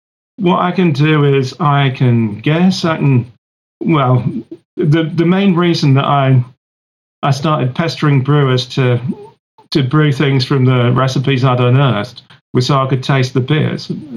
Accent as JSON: {"language": "English", "region": "England", "country": "United Kingdom", "said": "I'm English. I'm not supposed to show off."}